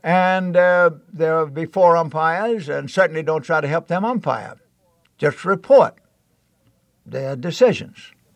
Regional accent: Florida, United States; also born or lived in Mississippi; I'd been born in Mississippi. I grew up in Central Florida.

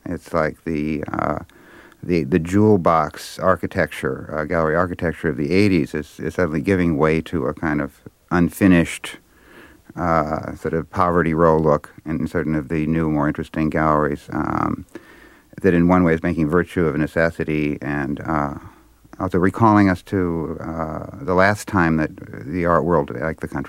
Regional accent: Minnesota, United States; moved away as an adult; I grew up in Minnesota when I was about 20. I worked my way east as a newspaper reporter.

